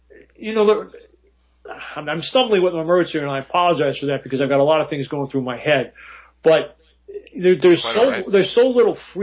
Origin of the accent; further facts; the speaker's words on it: New York, United States; And, you know, having grown up in the Northeast, I grew up on Long Island, and there were very few at a time when there were very, very few rinks and very few places where you could play.